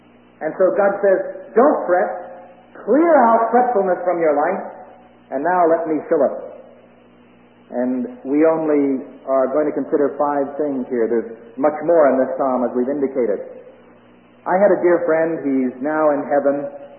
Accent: Brooklyn, New York, United States; and I come from Brooklyn, New York, the great city of New York.

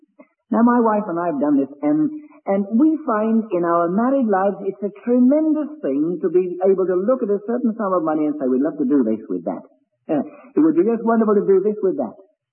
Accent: England, United Kingdom; Being an Englishman, I like walking.

